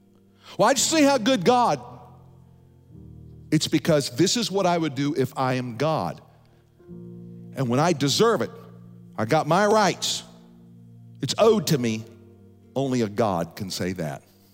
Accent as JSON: {"language": "English", "country": "United States", "said": "That somehow I deserve this because I'm an American."}